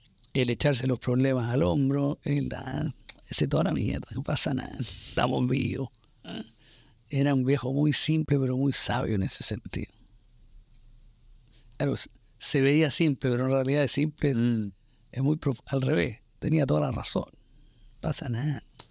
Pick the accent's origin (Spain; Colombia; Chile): Chile; now in United States; Después me vine a los Estados Unidos, muy desconectado de las comunicaciones en mi país